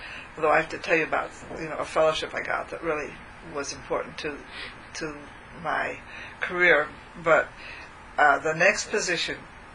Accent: Nebraska, United States; I think being growing up in Nebraska, I didn't ever consider the government as an employer.

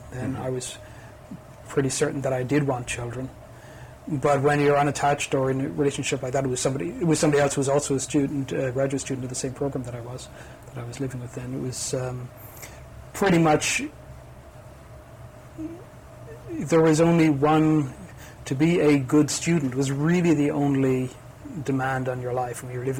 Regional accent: Ireland; she's American, I'm Irish. I did my undergraduate degree in Dublin.

